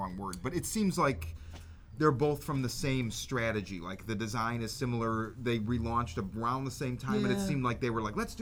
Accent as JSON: {"language": "English", "town": "Chicago", "region": "Illinois", "country": "United States", "said": "when I go back home, because I am from Chicago."}